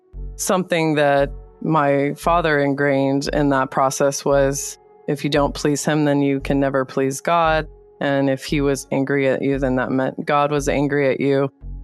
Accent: Kalispell, Montana, United States; I grew up in Kalispell, Montana. We were 30 minutes out of town in the mountains.

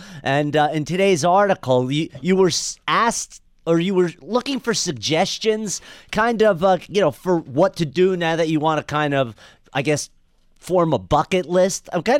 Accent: Midwest, United States; So today's article, as a Midwesterner

